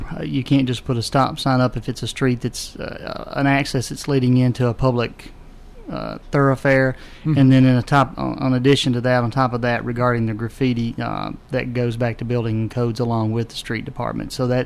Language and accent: English; McMinnville, Tennessee, United States; now in Murfreesboro, United States; I actually didn't grow up here in Murfreesboro. I was born and raised in McMinnville and came here for MTSU back in 1988.